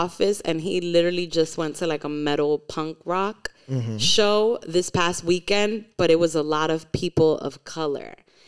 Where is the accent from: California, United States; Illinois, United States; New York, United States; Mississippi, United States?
New York, United States; New York City; I'm from the Bronx, baby. We the all from the hood.